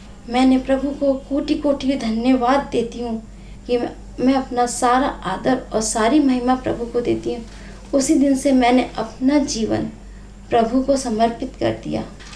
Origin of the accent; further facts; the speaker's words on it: Ajmer, Rajasthan, India; और मैं अजमेर राजस्थान की रहने वाली हूँ।